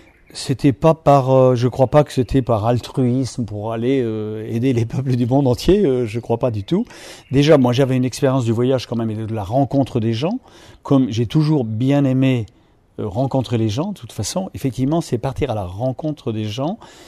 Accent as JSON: {"language": "French", "region": "Pays de la Loire", "country": "France", "tie": "born there", "said": "Et dans l'ouest de la France, je suis né en Vendée, donc près d'un lieu très très connu, le Puy du Fou."}